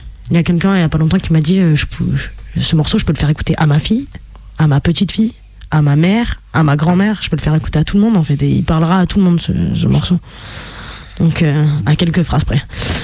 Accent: Vitrolles, Provence-Alpes-Côte d'Azur, France; dans ma ville natale à Vitrolles.

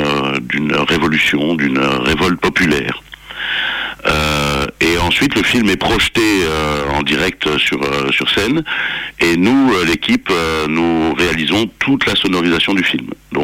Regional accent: Belgium; nous on vient de Belgique, hein.

